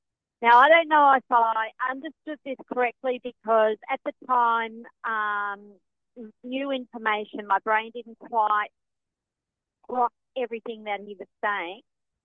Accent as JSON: {"language": "English", "region": "Western Australia", "country": "Australia", "said": "… from Western Australia."}